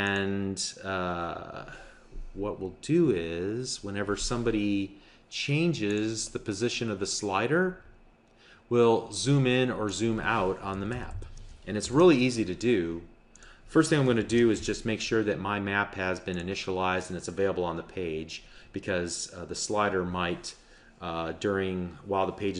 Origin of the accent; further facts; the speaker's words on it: Burbank, Illinois, United States; a park near the house where I grew up in Chicago, in a little town called Burbank.